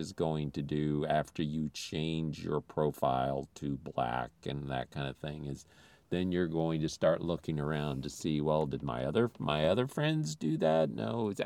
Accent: Philippines; now in United States; I did not grow up in this country. I grew up in the Philippines.

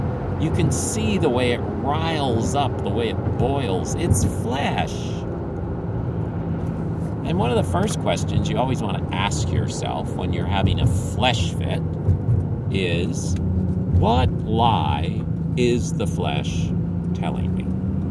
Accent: Philippines; Before I get into that, though, I should say that I grew up in the Philippines.

